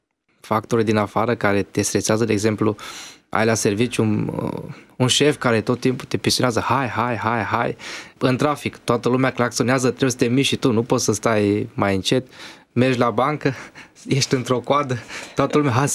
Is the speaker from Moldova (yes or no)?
no; Transylvania, Romania; mă ajută și zona din care vin. Sunt ardelean.